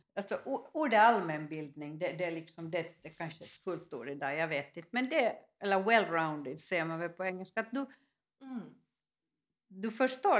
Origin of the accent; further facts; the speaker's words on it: Ekenäs, Uusimaa, Finland; när jag kom från Ekenäs till Helsingfors